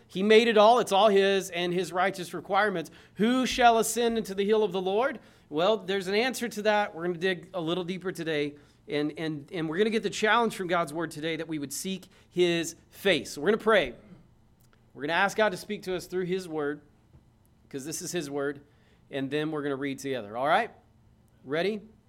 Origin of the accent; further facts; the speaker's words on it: Vian, Oklahoma, United States; I grew up in Landmark Missionary Baptist Church in Vian, Oklahoma